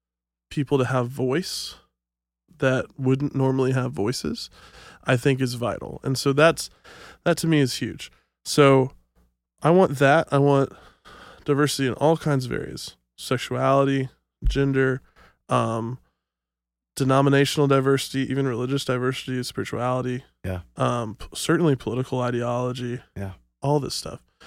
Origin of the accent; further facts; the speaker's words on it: Nashville, Tennessee, United States; I grew up in Nashville.